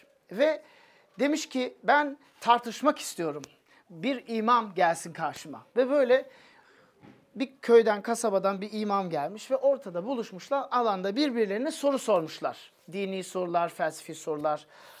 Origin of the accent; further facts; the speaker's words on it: Germany; 80'lerde ve 90'larda Almanya'da ilginç bir şey oldu. Biliyorsunuz ben çocukluğumu orada geçirdim.